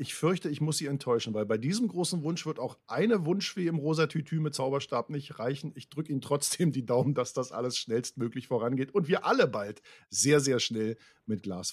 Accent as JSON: {"language": "German", "region": "Brandenburg", "country": "Germany", "said": "Ich bin auch Brandenburger, wirklich."}